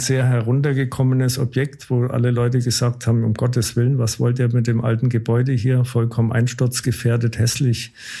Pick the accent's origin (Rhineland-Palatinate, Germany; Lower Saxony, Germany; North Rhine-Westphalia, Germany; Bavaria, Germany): Bavaria, Germany; Erlangen; Ich komme ursprünglich aus Erlangen und bin dann zugezogen